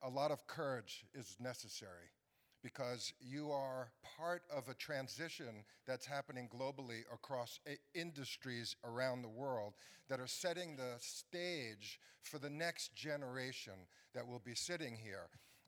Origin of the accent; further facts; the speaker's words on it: New York, United States; I'm from New York, and I only have 3 minutes.